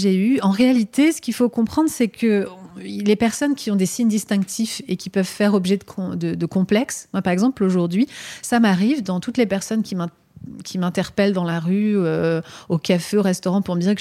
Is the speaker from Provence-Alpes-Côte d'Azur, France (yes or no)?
no; Normandy, France; Mon enfance, j'ai grandi en Normandie, comme je le disais, et à la campagne.